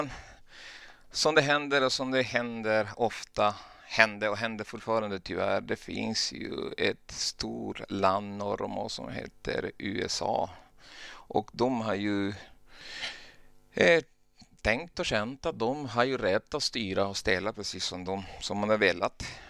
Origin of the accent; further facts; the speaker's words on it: Honduras; Jag kommer ursprungligen från Honduras.